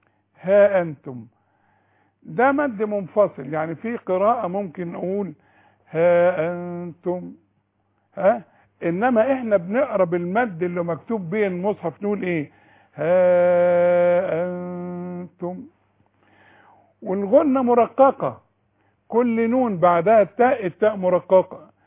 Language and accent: Arabic; Sharqia Governorate, Egypt; انت من الشرقية، من بلدي.